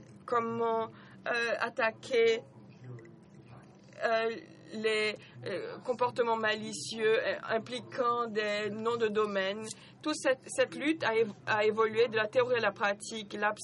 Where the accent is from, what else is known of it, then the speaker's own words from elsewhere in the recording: Ireland; French is a second language; je suis irlandais. Vous avez sûrement peut-être deviné à mon accent.